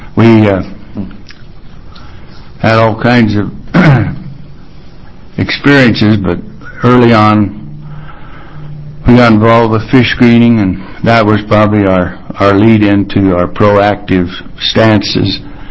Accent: Fort Klamath, Oregon, United States; that's MC, Irish origin, not Scottish. I was born and raised in Fort Klamath, Oregon.

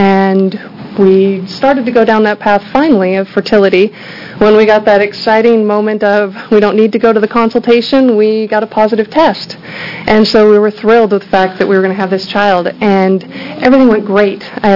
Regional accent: Eugene, Oregon, United States; I'm from Eugene, Oregon.

